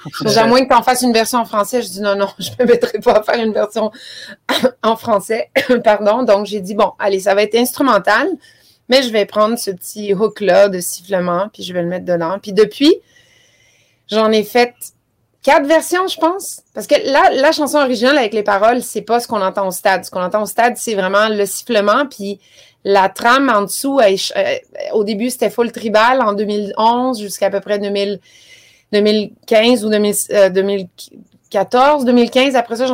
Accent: Italy; j'adore le foot, je suis italienne, j'ai fait la fête quand on a gagné l'Euro.

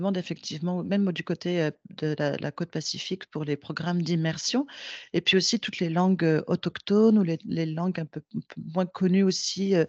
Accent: Quebec, Canada; first language French; moved away; ma langue première maternelle, c'est le français. Au Québec, j'étais quand même confrontée à l'anglais, mais quand je suis arrivée ici

